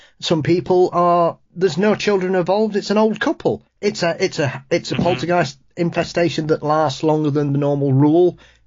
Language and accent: English; Yorkshire and the Humber, United Kingdom; being a Yorkshireman, Travis, the Black Monk of Pontefract.